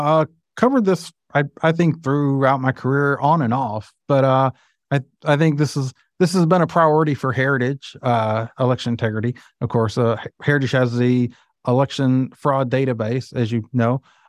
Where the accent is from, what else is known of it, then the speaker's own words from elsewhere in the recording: Kentucky, United States; From Kentucky.